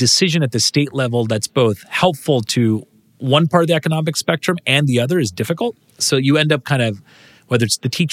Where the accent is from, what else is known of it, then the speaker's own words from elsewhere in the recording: California, United States; And I was very inspired growing up in Silicon Valley.